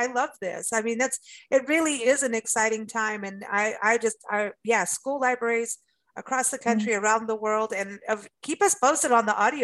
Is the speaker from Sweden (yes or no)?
no; South Africa; also born or lived in Kenya; You know, I grew up in South Africa and Kenya, and at my age group, women were, you're supposed to be having babies